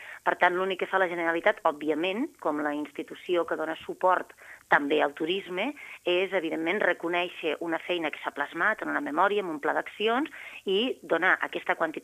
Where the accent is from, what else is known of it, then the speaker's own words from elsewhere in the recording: Catalonia, Spain; a més jo sóc una persona del Priorat i per tant em sento molt contenta